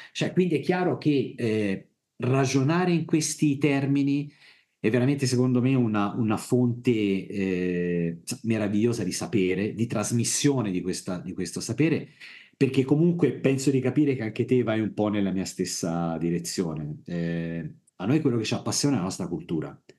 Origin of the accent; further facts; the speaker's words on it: Arezzo, Tuscany, Italy; io da toscano te lo dico, ci mancherebbe altro, la prima visita deve essere fatta a Firenze, ad Arezzo, che è la mia città